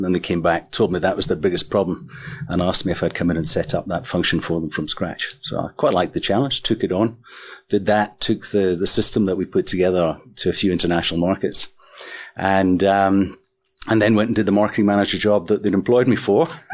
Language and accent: English; Scotland, United Kingdom; Well, I grew up in Scotland, in a variety of places, some very far north, not quite the end of the earth